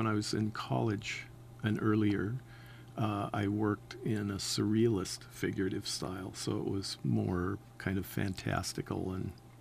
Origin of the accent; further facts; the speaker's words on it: Glenrose Prairie, Washington, United States; You know, I grew up in Glenrose Prairie, and I hardly recognize it now.